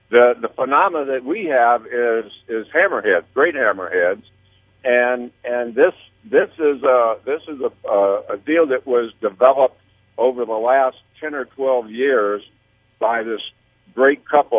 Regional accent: Cocoa, Florida, United States; I was raised in Cocoa, Florida, back before there was, you know, the space program or any of that stuff.

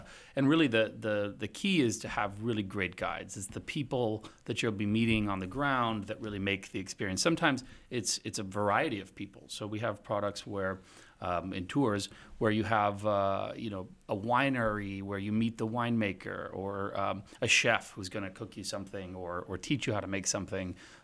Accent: San Diego, California, United States; That's right, and I'm from San Diego, so this is not exactly the weather I grew up with.

